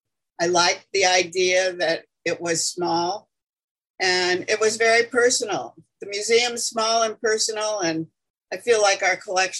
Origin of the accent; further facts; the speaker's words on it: Los Angeles, California, United States; I'm an Armenian girl born and raised in Los Angeles. My family came to California. My grandparents came to California and started a life in Los Angeles.